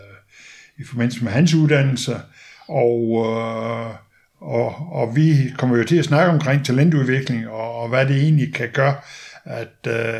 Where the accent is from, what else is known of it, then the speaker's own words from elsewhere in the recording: Central Denmark Region, Denmark; now in Frederikshavn, Denmark; og jeg bor i dag i Frederikshavn. Kommer jeg oprindeligt fra Midtjylland, Skiveegnen.